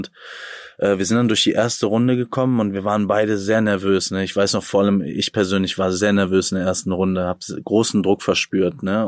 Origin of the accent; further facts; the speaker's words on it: Rhineland, Germany; ich als Rheinländer irgendwie und Kevin als Oberfranke irgendwie aus Coburg.